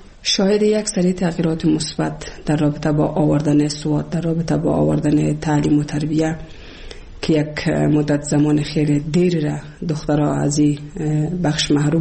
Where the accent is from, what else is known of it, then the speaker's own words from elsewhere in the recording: Kabul, Afghanistan; also born or lived in Bamyan; از ولسوالی شیبر ولایت بامیان هستم. در سال 1356 در یک خانواده روشن فکر من در ولایت کابل به دنیا آمدم و تحصیلات خود من در کابل و پایان رسادم تا صنف 12